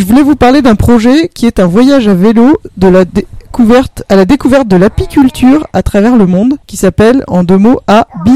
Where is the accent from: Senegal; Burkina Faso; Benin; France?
France; Paris, Île-de-France; À la base, je suis parisienne, donc j'avais absolument aucun besoin d'avoir une voiture.